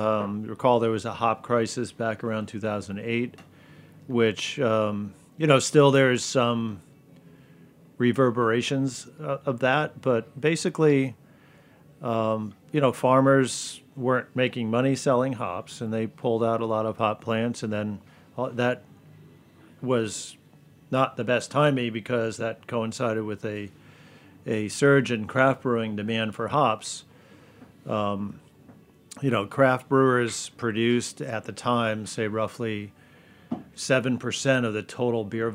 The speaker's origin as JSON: {"language": "English", "region": "Connecticut", "country": "United States", "tie": "born or raised there", "said": "I'm, you know, born and raised in Connecticut, live there now."}